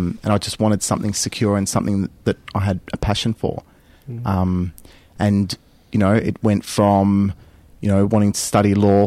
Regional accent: Melbourne, Victoria, Australia; Okay, I was born and raised in Melbourne.

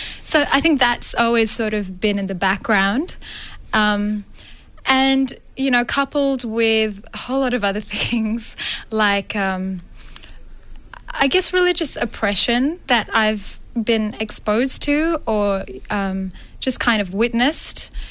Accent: Malaysia; moved away as an adult; now in Melbourne, Australia; I'm from Malaysia, by the way. So I came to Melbourne to train as an actor.

